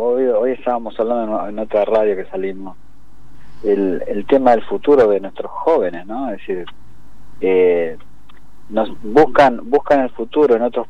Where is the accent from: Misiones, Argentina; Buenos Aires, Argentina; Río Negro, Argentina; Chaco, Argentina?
Buenos Aires, Argentina; now in Tierra del Fuego, Argentina; Yo vengo de Buenos Aires también, en el 2000 me vine a vivir a Tierra del Fuego